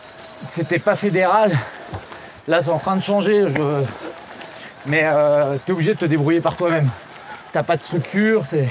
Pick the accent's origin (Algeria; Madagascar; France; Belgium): France; Moûtiers, Auvergne-Rhône-Alpes; Ouais. Oui, vraiment, je suis né à Moutier.